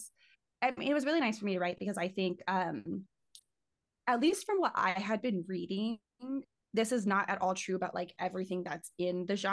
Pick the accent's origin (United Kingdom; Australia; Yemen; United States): United States; I'm very American, you know, like I freely say that.